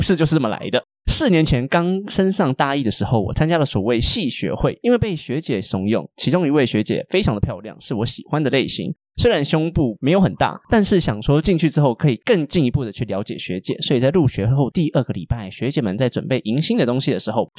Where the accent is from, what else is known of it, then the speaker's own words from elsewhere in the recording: northern Taiwan, Taiwan; 对，是我们北部人太无知了